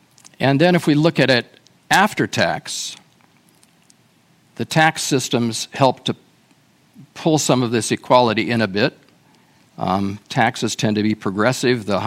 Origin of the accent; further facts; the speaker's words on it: Midwest, United States; As I said, I grew up in the Midwest. We were very conservative where I grew up. And I grew up around a lot of poor farmers, family farmers, who were just trying to make a living.